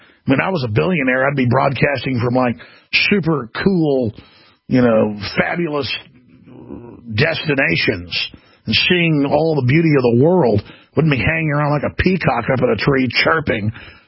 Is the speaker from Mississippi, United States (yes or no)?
no; Dallas, Texas, United States; they remind me of growing up in Dallas